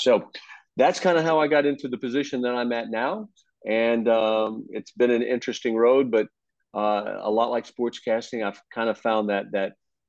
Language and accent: English; Texas, United States; To give you a little bit of information about myself, I grew up in Texas. I went to Texas Tech University, where I co-majored in journalism and history.